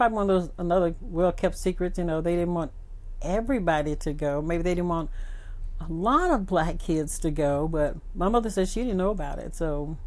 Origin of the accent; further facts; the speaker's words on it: Sewanee, Tennessee, United States; I've been here all my life up until the age of 13 when I went to Winchester to finish high school. But growing up in Sewanee, to me, I liked it.